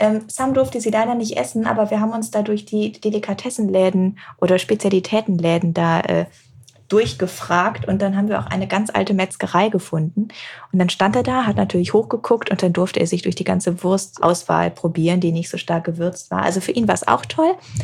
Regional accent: England, United Kingdom; ich bin zum Beispiel in England aufgewachsen

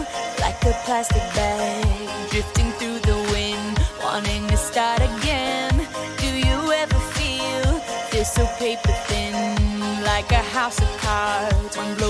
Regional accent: Cologne, North Rhine-Westphalia, Germany; wir haben ganz kurz in Sülz gewohnt, auf der linken Rheinseite. Und dann bin ich in Zollstock groß geworden, so in meiner Jugend.

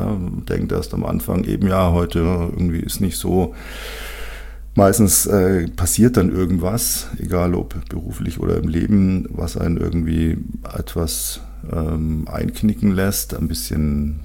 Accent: Bavaria, Germany; Das bei uns in Bayern bekanntlicher fast ausschließlich in Maßkrügen ausgeschenkt wird.

